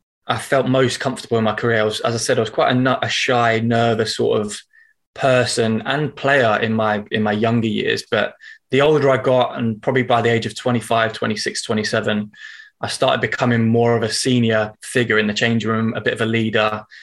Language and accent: English; London, United Kingdom; moved away; I'm an adopted Northerner, so I've only been up here for a month. A year. I'm originally from South London, grew up on sort of a council estate there.